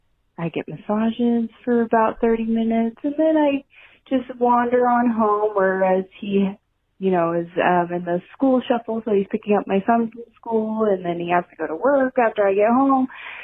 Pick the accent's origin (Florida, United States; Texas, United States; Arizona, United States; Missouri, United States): Texas, United States; San Antonio; I'm from San Antonio, and I am a varsity mom.